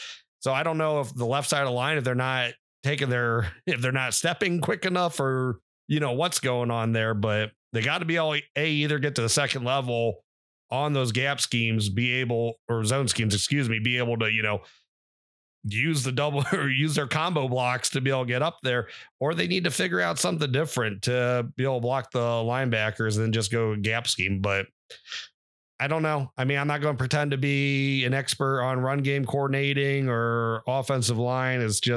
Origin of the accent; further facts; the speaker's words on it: Midwest, United States; Like, just growing up in the Midwest, you know, I don't think I ever liked to see 40 passes in a game.